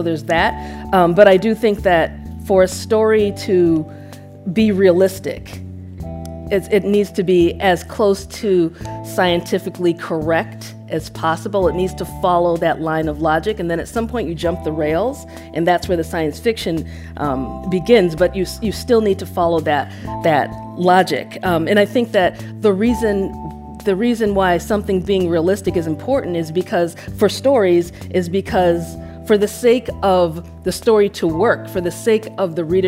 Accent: United States; growing up in the United States versus with going to Nigeria, like, my world was always bigger.

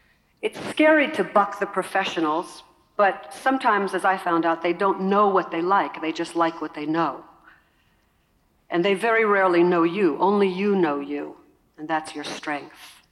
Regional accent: Brooklyn, New York, United States; When I was very young, growing up in Brooklyn, I remember setting goals for myself and visualizing my future.

